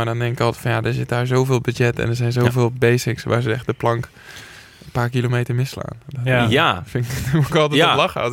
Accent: Schalkwijk, Utrecht, Netherlands; Ik kom dus uit Schalkwijk.

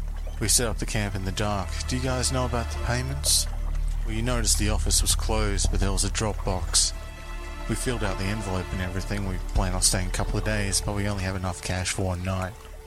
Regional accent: Del Mar, California, United States; I'm actually from Del Mar, north of San Diego.

